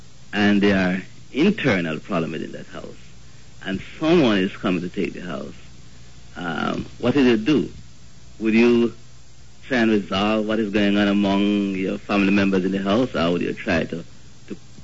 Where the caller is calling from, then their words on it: New York, United States; I'm calling from the Bronx.